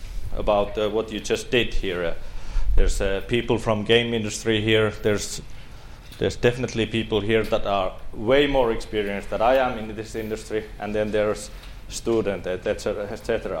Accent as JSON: {"language": "English", "region": "Lapland", "country": "Finland", "second_language": "English", "said": "I'm originally from Lapland, and I studied in Coventry University business and marketing."}